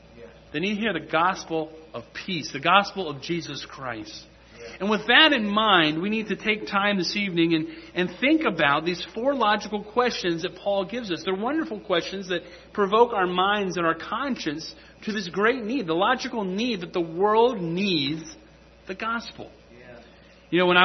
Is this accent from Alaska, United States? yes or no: no; West Virginia, United States; now in Georgia, United States; myself when I grew up in West Virginia, you know, we had the opportunity to choose what kind of Bible church we wanted to go to.